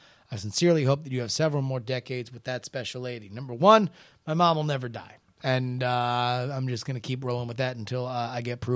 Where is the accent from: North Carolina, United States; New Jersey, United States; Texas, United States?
Texas, United States; I grew up in Texas and it was very specifically a racist joke